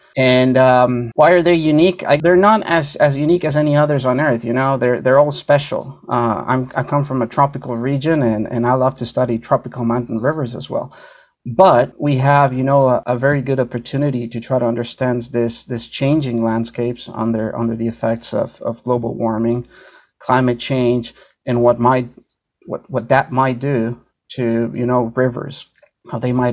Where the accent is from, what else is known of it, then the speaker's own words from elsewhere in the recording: Costa Rica; moved away as an adult; I'm from Costa Rica. I've been living abroad for 14 years now